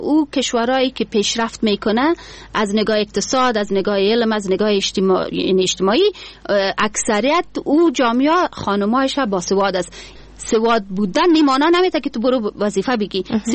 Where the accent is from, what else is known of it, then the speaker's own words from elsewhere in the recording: Afghanistan; کل ما افغان هستیم، به این باید فخر کنیم.